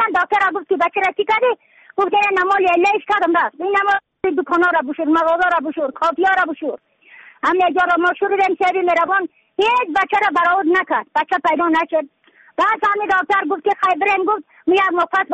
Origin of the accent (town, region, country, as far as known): Badakhshan, Afghanistan